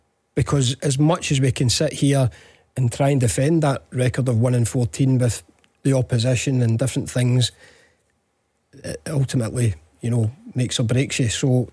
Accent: Scotland, United Kingdom; I'm Scottish and I'll sit there and I'll support the team.

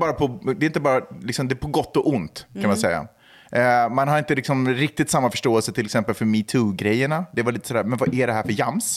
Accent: Sweden; mina föräldrar är finlandssvenskar. Ja. Men jag är ju född och uppvuxen i Sverige.

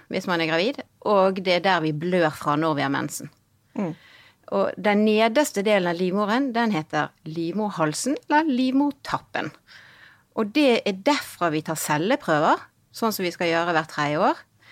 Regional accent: Bergen, Vestland, Norway; Som dere hører, så kommer jeg fra Bergen. Jeg har studert i Bergen og jobbet mesteparten av livet mitt i Bergen, men jeg har vært et halvt år i Hongkong og hatt postdoc der.

